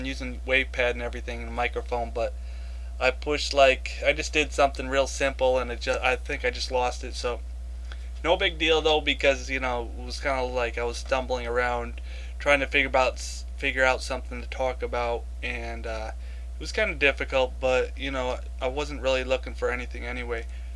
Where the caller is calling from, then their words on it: Newark, New Jersey, United States; I'm podcasting from Newark, New Jersey